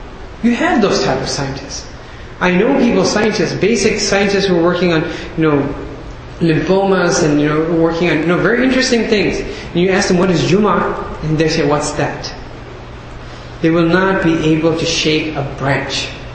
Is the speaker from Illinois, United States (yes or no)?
yes; Chicago, Illinois, United States; I mean, I'm from Chicago, right?